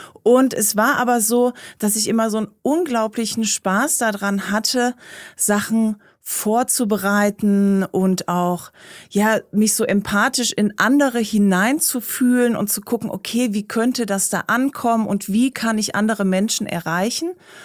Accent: Dresden, Saxony, Germany; Ich bin geboren in Dresden 1985, also ein ehemaliges DDR-Kind, könnte man noch so sagen. Und ja, bin dann auch in Dresden zur Schule gegangen, war da in der Grundschule und zur 5. Klasse hin sind meine Eltern eher ländlich gezogen. Und dann habe ich da eher ländlich so zwischen Dresden und Meißen gewohnt

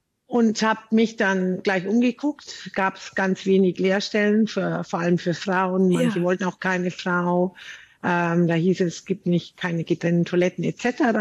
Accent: Fürth, Bavaria, Germany; Ich bin also in Fürth aufgewachsen.

